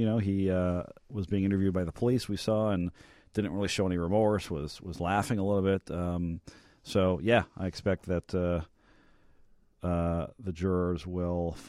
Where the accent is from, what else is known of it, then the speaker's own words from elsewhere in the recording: Chicago, Illinois, United States; when I talk to people that I'm from Chicago, that you know, they always mention politics and corruption, so it continues to be a black eye in our city and our state.